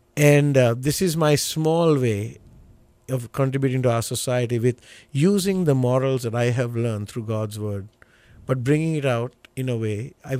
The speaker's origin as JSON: {"language": "English", "country": "Sri Lanka", "tie": "born or raised there", "said": "Okay, you know, Sri Lanka is an island. It's on the southern tip of India."}